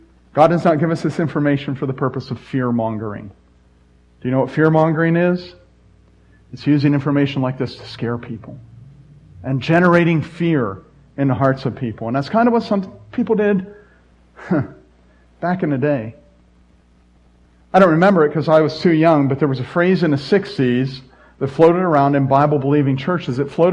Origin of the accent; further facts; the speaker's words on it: Pittsburgh, Pennsylvania, United States; Yeah, I'm from Pittsburgh. They were slippy.